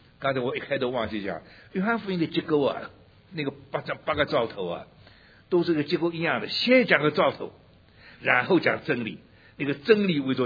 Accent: Shanghai, China; also born or lived in Taiwan; 我的生在上海，长在上海的，离开的太久了，上海话不会讲了。到了台湾，台湾话不会讲，讲个不三不四的国语，国语讲到现在讲的那么烂吧，国语也不标准。

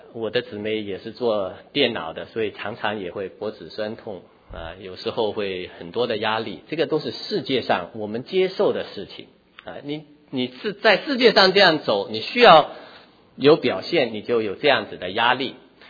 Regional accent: Hong Kong; 我生在中国，长在中国，父母是中国人，我是什么人？中国人啊，当然大家认得我清楚一点的，就说是中国香港人，是不是？

